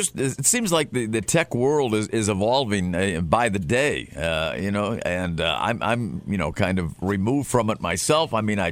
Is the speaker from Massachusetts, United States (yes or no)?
yes; Massachusetts, United States; accent: Boston; there's my Boston accent chiming in there